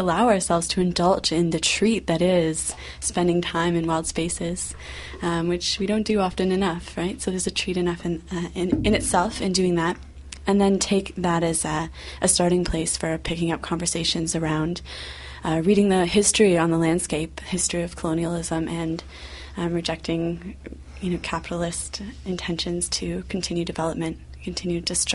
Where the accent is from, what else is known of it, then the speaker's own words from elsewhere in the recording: Hamilton, Ontario, Canada; I grew up in Hamilton, and you know, we can be pretty quickly dismissed as just an industrial city, but that we are so fortunate to live in such a healthy green space connected to the Dundas Valley, the largest intact forest